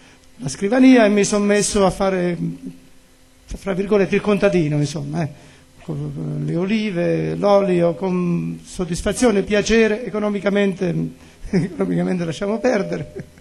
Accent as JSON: {"language": "Italian", "town": "Paternopoli", "region": "Campania", "country": "Italy", "tie": "born or raised there", "also_born_or_lived": "Gesualdo", "said": "Io sono nato a Gesualdo, mio papà era di Gesualdo, mia mamma era di Paternopoli, e a Paternopoli io sono cresciuto, la mia infanzia l'ho passata qui, io andavo all'asilo che era lì dove adesso è il municipio"}